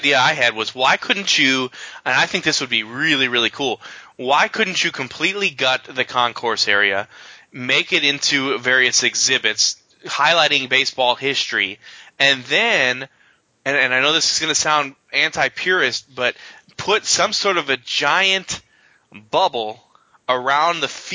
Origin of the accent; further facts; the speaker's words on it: Chicago, Illinois, United States; for me, I grew up in Chicago. I lived near O'Hare